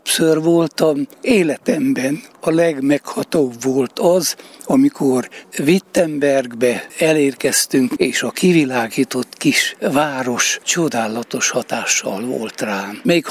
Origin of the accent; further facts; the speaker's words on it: Nagyecsed, Szabolcs-Szatmár-Bereg, Hungary; born there; Nagyecsedi születésű vagyok